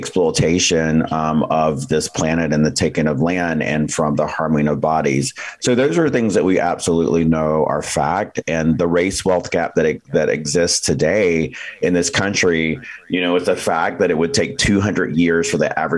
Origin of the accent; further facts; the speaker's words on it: the South, United States; I'm Native American, so a lot of my work focuses there. I happen to be from the South, and my tribe has a long history, the Lumbee tribe